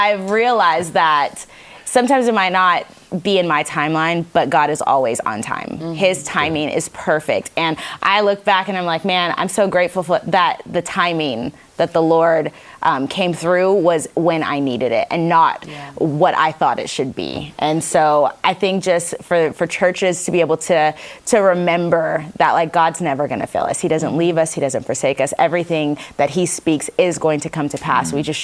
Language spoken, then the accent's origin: English; Louisiana, United States; now in Houston, United States; And I got offered a job back in my home state of Louisiana.